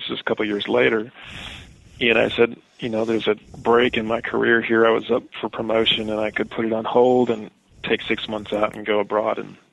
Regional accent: Wisconsin, United States; we grew up in Wisconsin and really hadn't had much exposure internationally.

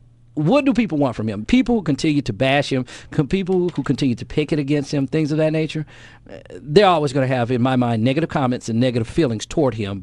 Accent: the South, United States; I grew up in the South. I won't continue to talk about that in my Southern roots.

